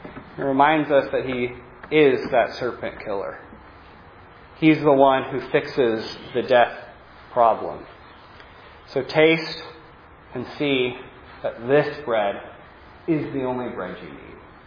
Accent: United States; We're American people.

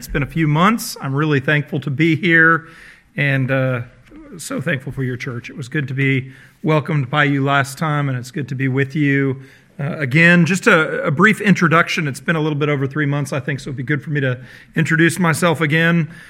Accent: Washington, D.C., United States; also born or lived in Mississippi; now in England, United Kingdom; I'm a minister in England. I don't sound like I am. I'm from the States. Actually, I grew up in the western suburbs of Washington, D.C. So that was my home.

